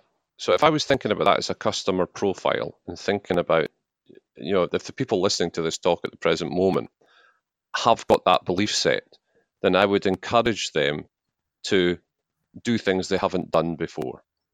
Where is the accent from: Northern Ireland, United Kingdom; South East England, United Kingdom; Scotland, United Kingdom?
Scotland, United Kingdom; It's the doing the international travel and the meeting the different cultures and being all the time being Scottish.